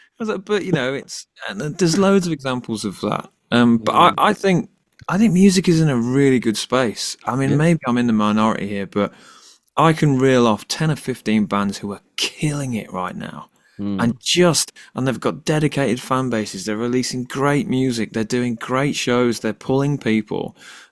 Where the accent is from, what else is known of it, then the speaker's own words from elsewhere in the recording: Birmingham, West Midlands, United Kingdom; We're from Birmingham, so we like to kind of give her a bit of stick about that.